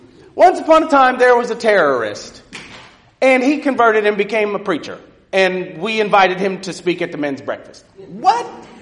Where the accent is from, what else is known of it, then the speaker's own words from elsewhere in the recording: California, United States; I grew up in Southern California. I'm looking at some people who went to a church I grew up with.